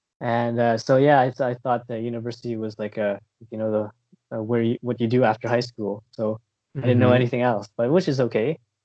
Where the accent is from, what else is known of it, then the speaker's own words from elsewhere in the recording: Windsor, Ontario, Canada; now in Vancouver, Canada; I'm a Filipino-Canadian originally from Windsor, Ontario, but right now I live in around the Vancouver area in BC. So it's quite far from my original place.